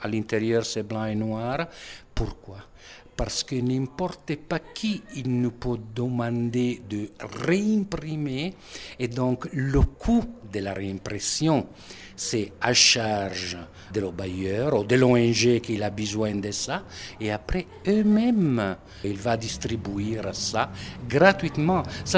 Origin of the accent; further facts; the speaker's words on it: Italy; French is a second language; now in Burundi; Oui, je suis italien et à part les 17 ans que j'ai travaillé ici au Burundi